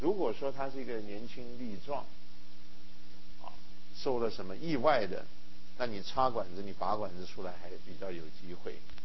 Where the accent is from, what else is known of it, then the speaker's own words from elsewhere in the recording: China; 因为尤其我们中国人还不敢谈，也不敢跟病患者谈这件事情